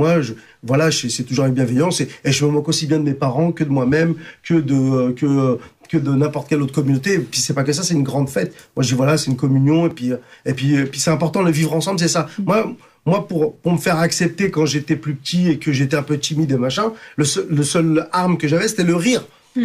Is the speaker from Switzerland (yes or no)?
no; France; je suis portugais d'adoption, français, d'origine marocaine et d'adoption portugaise quelque part.